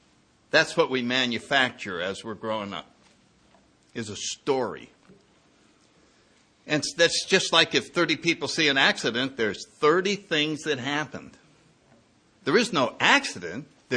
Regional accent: New Haven, Connecticut, United States; Went right into Yale University in my hometown.

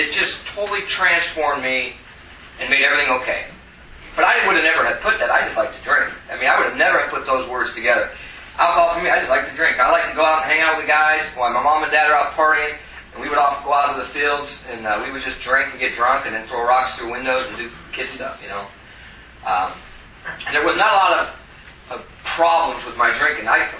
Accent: Stockton, California, United States; I grew up in California. Grew up in this town called Stockton, California

